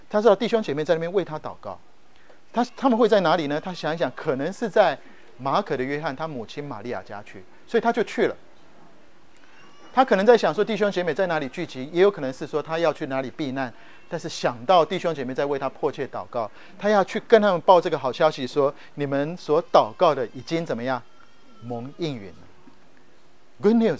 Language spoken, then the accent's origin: Chinese; Japan; now in Taiwan; 我小时候在日本长大，所以我会日文。这一次回到台湾